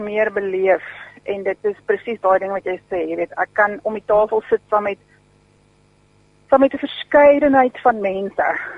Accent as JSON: {"language": "Afrikaans", "region": "Gauteng", "country": "South Africa", "said": "ek is nie van Oudtshoorn nie, ek kom aanvanklik van Transvaal af."}